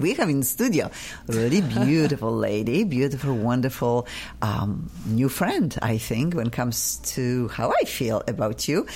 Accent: Poland; I'm also from Poland

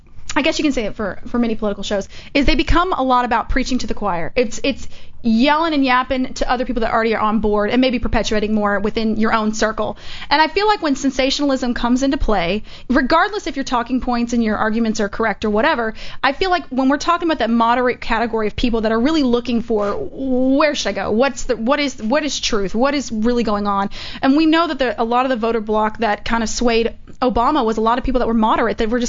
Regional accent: Texas, United States; Please. I'm from Texas, man. Yeehaw.

